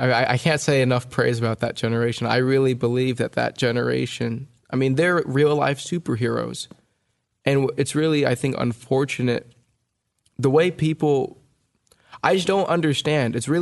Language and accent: English; United States; I was born and raised in the U.S. I'm American.